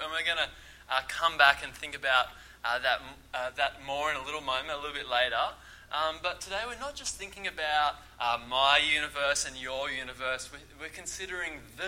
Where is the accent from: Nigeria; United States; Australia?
Australia; Lismore, New South Wales; Maybe when you saw that I grew up in Lismore, you started doubting everything you knew about me.